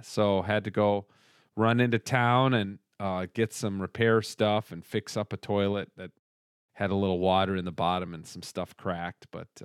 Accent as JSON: {"language": "English", "town": "Edina", "region": "Minnesota", "country": "United States", "tie": "born or raised there", "said": "I know you know Minnesota. I grew up in Edina."}